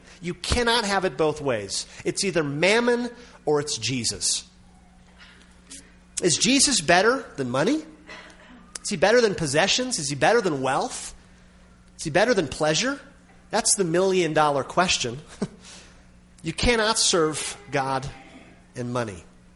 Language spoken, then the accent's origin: English; Minnesota, United States; We grew up in Minnesota, agricultural area